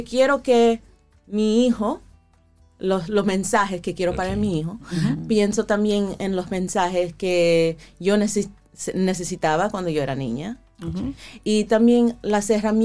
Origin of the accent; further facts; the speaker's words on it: Moca, Puerto Rico; also born or lived in United States; Mi mamá es de Moca, yo uh-huh. me crié en Moca, yo nací en los Estados Unidos